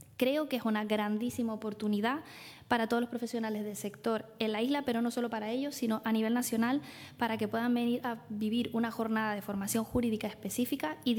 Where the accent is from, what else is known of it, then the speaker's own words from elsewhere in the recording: Canary Islands, Spain; yo soy abogada tinerfeña especializada en la materia